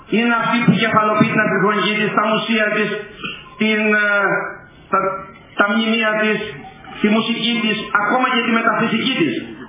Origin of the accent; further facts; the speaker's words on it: Crete, Greece; Το Ηράκλειο ας πούμε, η εξωστρεφής Κρήτη, η πατρίδα μου